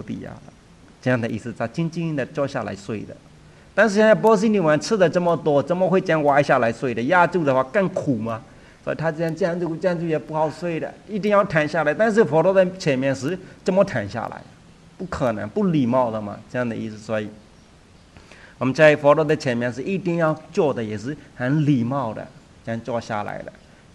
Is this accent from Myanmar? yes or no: yes; Myanmar; 我们缅甸人一点都没有想到要做这样的部分